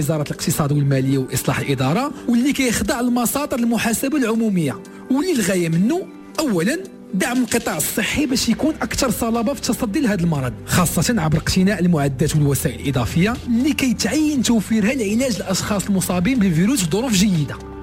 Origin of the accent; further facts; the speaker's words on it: Morocco; عندنا خاصنا كاملين كمغاربة نطبقوا قواعد السلامة